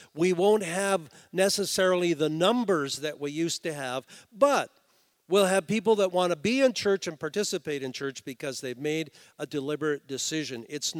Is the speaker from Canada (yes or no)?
yes; Canada; And my question is, how long will it be before we as Canadian Christians are touched by this tendency?